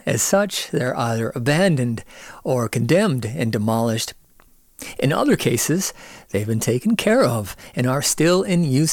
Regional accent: Grand Forks, North Dakota, United States; In my hometown of Grand Forks, our opera house is downtown, right by the railroad tracks and the Red River.

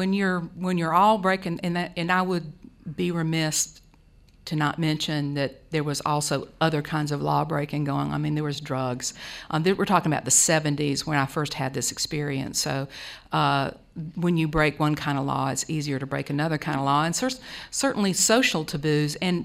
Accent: Muscle Shoals, Alabama, United States; I am from Muscle Shoals, Alabama, the Florence area, too.

